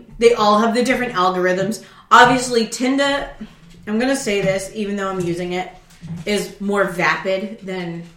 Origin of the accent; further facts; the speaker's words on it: Ireland; even though I'm Irish, we don't care for boiled dinner.